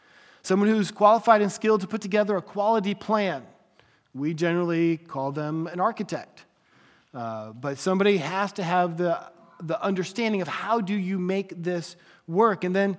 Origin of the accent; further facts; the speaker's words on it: Pennsylvania, United States; For me, having grown up in North Central Pennsylvania where it snows a lot, I wanted a garage that I could park my car in the garage.